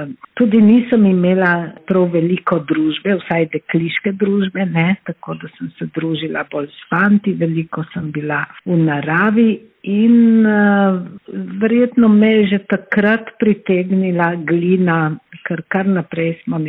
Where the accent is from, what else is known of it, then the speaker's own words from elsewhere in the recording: Bela, Slovenian Littoral, Slovenia; rojena sem bila v Beli, to je v soteski Bele, nekje gor nad Vipavo, tam, kjer se konča Trnovska planota in začne Nanos, v bistvu zaselek sredi gozda